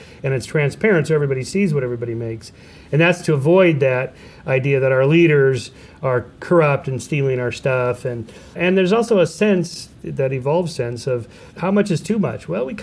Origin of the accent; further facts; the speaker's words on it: California, United States; like by trying to navigate the New York subway system as a Californian who only ever drives anywhere.